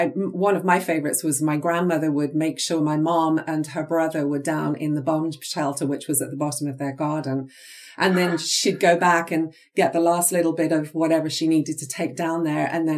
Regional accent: Birmingham, West Midlands, United Kingdom; Yeah, well, I grew up in Birmingham, the middle of the country, the middle of the British Isles.

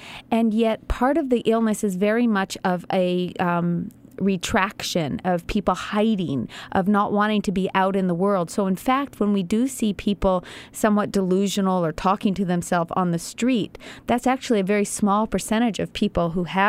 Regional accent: Berkeley, California, United States; When I was growing up in Berkeley, he would show up unexpected in a psychotic state at my high school.

